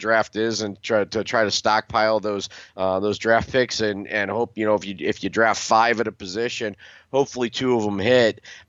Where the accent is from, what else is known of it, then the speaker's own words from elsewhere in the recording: Willoughby, Ohio, United States; Kareem Hunt's from my hometown of Willoughby. And Mitchell Trubisky, your guy there in Chicago, is from the neighboring community that I grew up in of Mentor, Ohio.